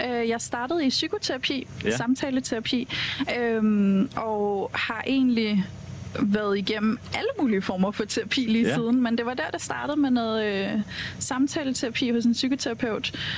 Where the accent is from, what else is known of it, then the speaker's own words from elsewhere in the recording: Copenhagen, Capital Region of Denmark, Denmark; som københavner